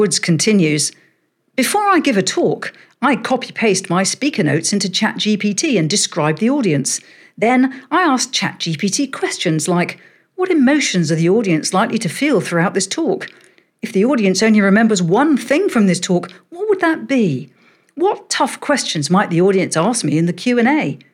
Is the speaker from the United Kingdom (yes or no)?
yes; United Kingdom; being British, I'm not very good with those